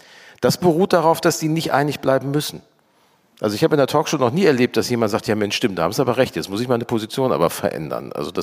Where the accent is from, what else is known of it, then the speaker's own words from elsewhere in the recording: Gelsenkirchen, North Rhine-Westphalia, Germany; Ich komme aus Gelsenkirchen